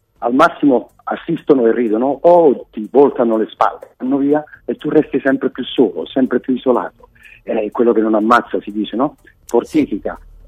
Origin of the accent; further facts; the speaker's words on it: Naples, Campania, Italy; io vengo da Napoli dove è un po' più difficile prevaricare